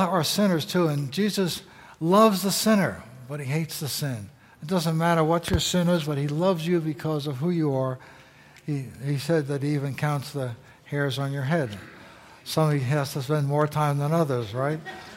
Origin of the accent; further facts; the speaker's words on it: New York City, New York, United States; When I grew up in New York City, everybody who went to my Lutheran church lived within 3 miles